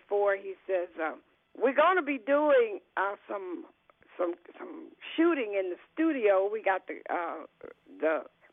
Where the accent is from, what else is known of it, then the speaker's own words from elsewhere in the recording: Alabama, United States; I was raised in Alabama, and I heard three types of music. That was gospel, that was rhythm and blues, and it was country.